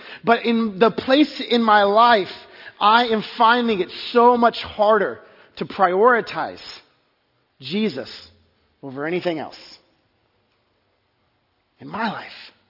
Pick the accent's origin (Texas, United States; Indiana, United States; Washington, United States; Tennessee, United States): Texas, United States; The cracks will, in my house of growing up in Texas, the foundation began to crack.